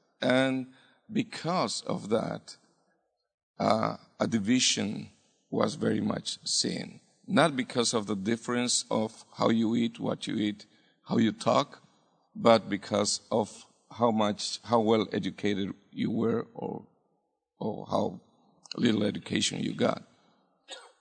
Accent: Bolivia; I'm originally from Bolivia, South America. And naturally, all Bolivians are drawn to me because I speak like them.

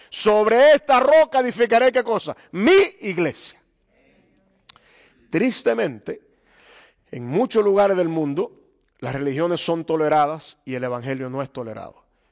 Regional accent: Cuba; De mi país donde yo vengo, todas las religiones son toleradas, incluso legalizadas.

